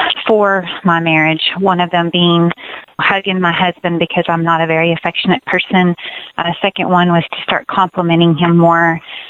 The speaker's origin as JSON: {"language": "English", "region": "Texas", "country": "United States", "said": "Hi, Randy. … I'm from Texas, and I listen to your show all the time"}